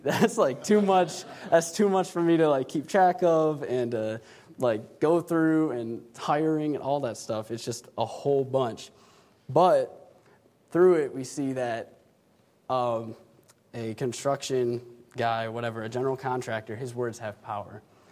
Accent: Cleveland, Ohio, United States; But yes, so I grew up in Cleveland, Ohio. I attended Cleveland Baptist Church my whole life. That's where I grew up.

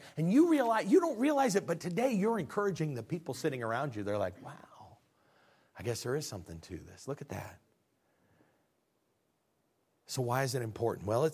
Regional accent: Illinois, United States; they're from Illinois, like we're from Illinois

